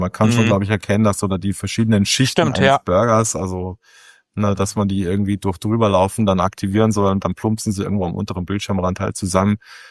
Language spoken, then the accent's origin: German; Munich, Bavaria, Germany; Und ich bin ja auch in München aufgewachsen.